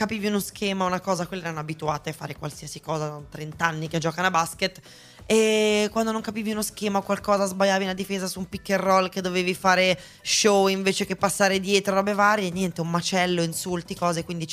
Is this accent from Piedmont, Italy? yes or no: no; Rimini, Emilia-Romagna, Italy; born there; io sono nata a Rimini, poi in realtà non ci vivo più da 8 anni, però ho cominciato lì.